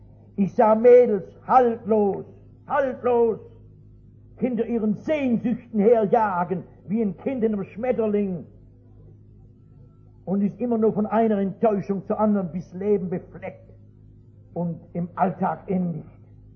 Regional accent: North Rhine-Westphalia, Germany

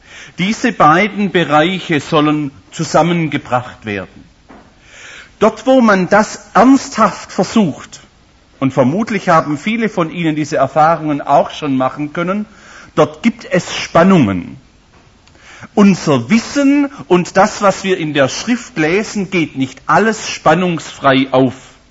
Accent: Holzgerlingen, Baden-Württemberg, Germany; accent: Swabian; Ich bin ein gebürtiger Holzgerlinger, also gar nicht so hier weit weg.

